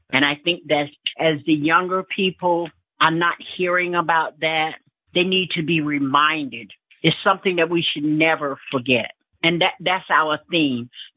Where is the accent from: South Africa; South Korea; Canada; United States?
United States; the South; Well, for some of us that are older, I was born in 1948, and I was raised in the South.